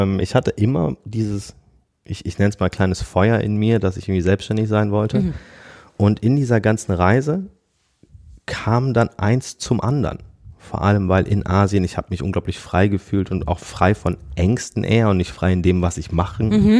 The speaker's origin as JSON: {"language": "German", "town": "Düsseldorf", "region": "North Rhine-Westphalia", "country": "Germany", "tie": "born or raised there", "said": "ich komme aus Düsseldorf, bin hier geboren, bin hier aufgewachsen. War lange auch hier arbeiten"}